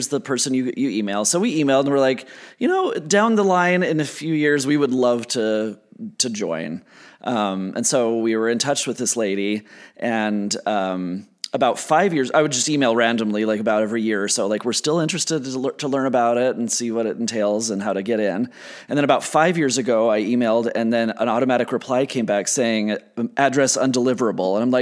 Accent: Utah, United States; We go to Disneyland constantly, even though we're from Utah.

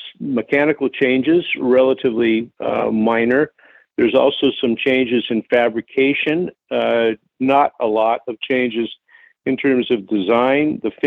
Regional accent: Portland, Oregon, United States; Well, my father was a keen fly fisherman. I grew up in Portland, Oregon, and we fished a lot.

